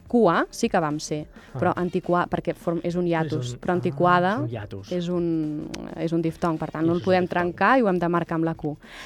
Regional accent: Catalonia, Spain; Ah, doncs jo sóc de l'Occidental.

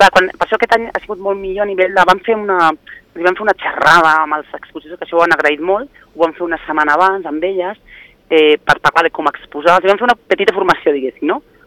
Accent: Barcelona, Catalonia, Spain; moved away as an adult; jo soc de Barcelona i, no, de fet, jo porto 15 anys al país, però quan vivia a Barcelona, ja fa 20 anys

